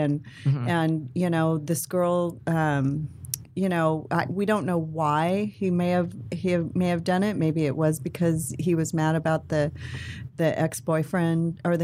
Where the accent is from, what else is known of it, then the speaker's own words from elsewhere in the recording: New Jersey, United States; I'm from Jersey.